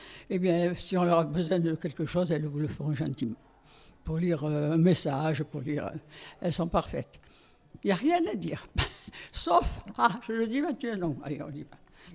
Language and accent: French; Marseille, Provence-Alpes-Côte d'Azur, France; born there; Je suis née à Marseille, bien sûr. J'ai vécu jusqu'à ma majorité, enfin jusqu'à ce que je me marie.